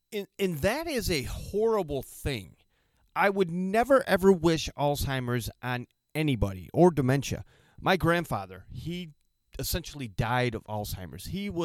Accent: United States; Now, me personally, as an American, I want to be part of a country that is feared but yet respected.

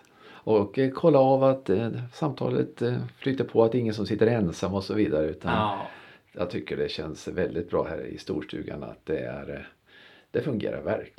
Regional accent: Stjärnhov, Södermanland, Sweden; Jag har ingenting med finska namnet … att göra egentligen, utan det är ett smeknamn som jag fick redan när jag började skolan. Hemma i Stjärnhov.

